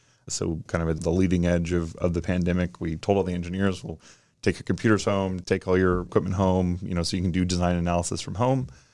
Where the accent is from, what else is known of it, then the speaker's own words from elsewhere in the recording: Jacksonville, Florida, United States; I grew up here in Jacksonville. We watched the launches on a regular basis.